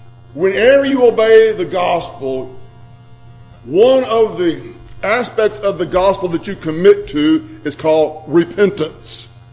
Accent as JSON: {"language": "English", "region": "Mississippi", "country": "United States", "said": "I'm from Mississippi. We only have small hills in Mississippi."}